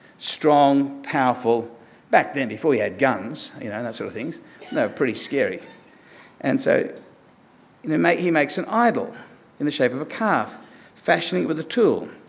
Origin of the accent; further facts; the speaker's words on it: Australia; The entirely secondary wrapping around the parcel is that I'm Australian.